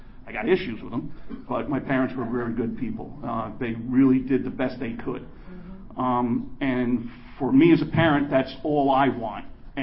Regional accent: Long Island, New York, United States; First of all, I'm from New York, Long Island.

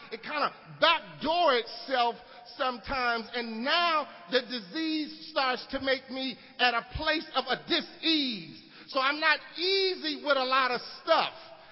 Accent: Manhattan, New York, United States; born there; So I was born in New York. I was born in Manhattan, around about Harlem area.

